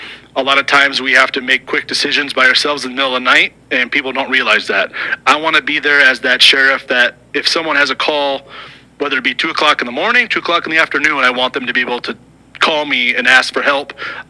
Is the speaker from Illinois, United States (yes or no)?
no; Blairsburg, Iowa, United States; I am a lifelong Hamilton County resident. I grew up in Blairsburg, still live there to this day.